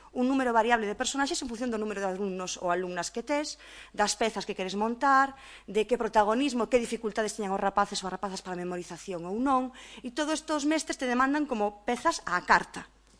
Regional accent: Maniños, Galicia, Spain; son de Maniños, e se coñece desa zona, está a Fene, e logo unha das parroquias semirurais en Maniños que está pegada a Mugardos.

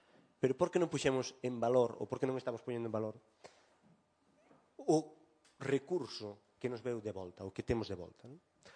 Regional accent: Galicia, Spain; unha riqueza, que é unha riqueza nosa, como galegos, unha riqueza tamén nosa

